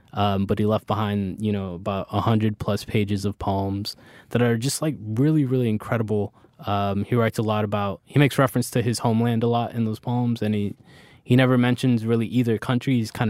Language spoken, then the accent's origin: English; Florida, United States; that's how I felt growing up in Florida.